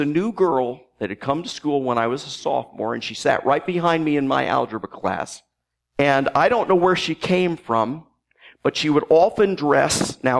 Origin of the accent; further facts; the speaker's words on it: New Jersey, United States; You know, I was born in New Jersey, lived there for 10 years.